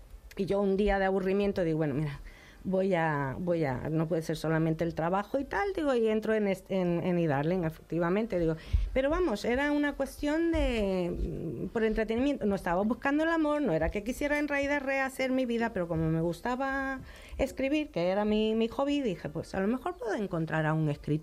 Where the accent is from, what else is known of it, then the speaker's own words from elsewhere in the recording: United States; Spanish is a second language; Digo, porque yo en realidad soy estadounidense